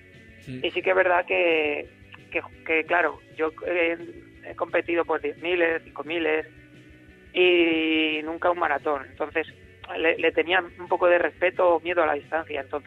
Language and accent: Spanish; Carrión de Calatrava, Castilla-La Mancha, Spain; Soy de Carrión de Calatrava, sí, pero paso mucho tiempo aquí en Valencia.